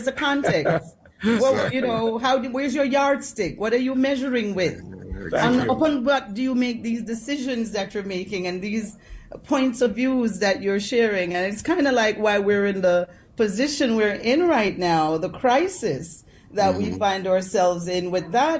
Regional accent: Jamaica; As a child growing up in Jamaica, I was mentored by Miss Louise Bennett Coverley, Jamaica's first lady of I say, language.

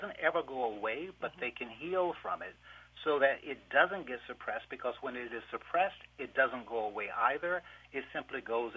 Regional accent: Apalachicola, Florida, United States; born or raised there

